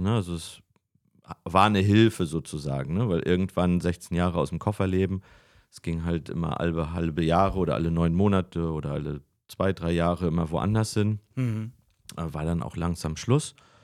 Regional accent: Güstrow, Mecklenburg-Vorpommern, Germany; Also wie gesagt, wir sind auch familiär schon immer mit Güstrow verbunden.

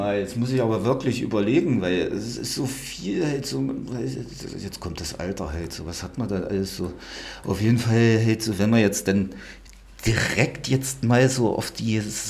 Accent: Camburg, Thuringia, Germany; Ich bin eigentlich auf dem Dorf aufgewachsen halt. Kleinstadt, aber sagen wir es mal halt ja. so. 20 Kilometer weg von Jena halt, Richtung Naumburg in die Ecke halt, Camburg, falls das jemandem was sagt.

